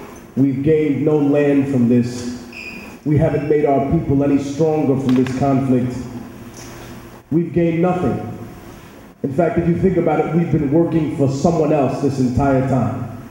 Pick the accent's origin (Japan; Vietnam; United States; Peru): Peru; moved away; I can say that when I came from Peru, my father came here because of the political situation that was occurring there.